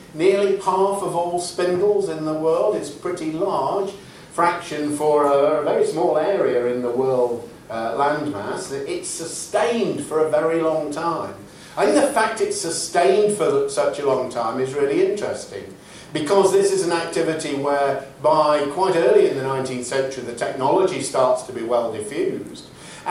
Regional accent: United Kingdom; since I come from Outer Britain

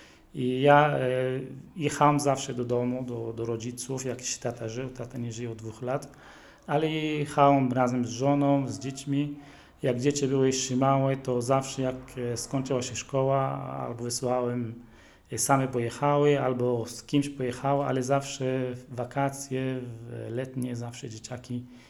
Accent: Sebastia, West Bank, Palestine; Ja pochodzę z takiej miejscowości, która nazywa się Sebastia. To nazwa to jest taka nazwa bardziej rzymska. To jest taka stara wioska, około 3000 mieszkańców.

